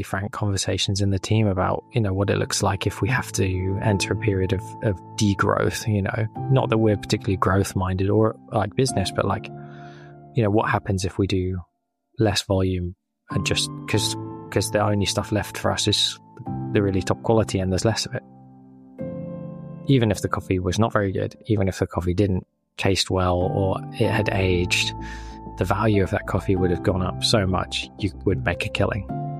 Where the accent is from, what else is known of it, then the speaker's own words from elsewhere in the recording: England, United Kingdom; now in Groningen, Netherlands; I'm based out of Groningen in the Netherlands, where I've been living for the last 5 years almost. I'm originally British, English